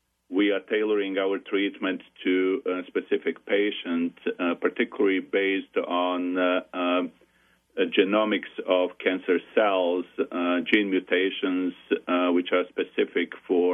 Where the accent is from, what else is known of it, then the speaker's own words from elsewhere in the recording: Sarajevo, Federation of Bosnia and Herzegovina, Bosnia & Herzegovina; moved away as an adult; now in United States; I was born and raised and in Bosnia, in Sarajevo, former Yugoslavia, and then I moved to U.S. and I did my residency and in Ohio